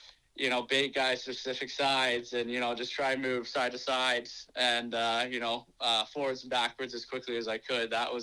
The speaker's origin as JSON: {"language": "English", "town": "Smithers", "region": "British Columbia", "country": "Canada", "tie": "born or raised there", "said": "growing up in Smithers and having a disability, I wasn't aware of para sports or sledge hockey in particular."}